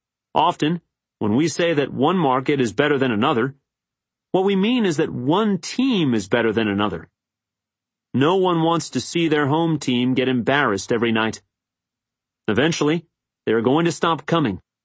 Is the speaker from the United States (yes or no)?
no; Brantford, Ontario, Canada; in my hometown of Brantford, Ontario.